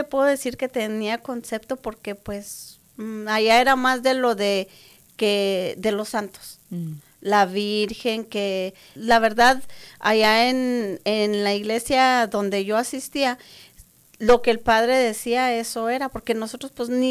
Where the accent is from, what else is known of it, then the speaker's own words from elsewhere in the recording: Chihuahua, Mexico; yo soy del estado de Chihuahua, soy de un pueblito. Allá pues yo era católica, iba mucho a retiros y a grupos de jóvenes, porque en aquel entonces pues yo estaba joven.